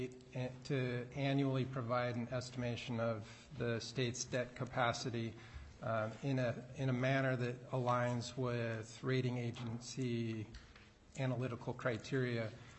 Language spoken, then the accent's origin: English; Cordova, Alaska, United States; born there; I was born in Cordova, Alaska, back in 1968, so that's where it started.